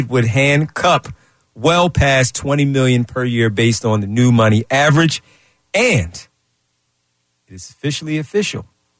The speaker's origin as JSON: {"language": "English", "town": "Winfield", "country": "United States", "said": "you know I'm from Winfield, and the Man is right down the street from my house."}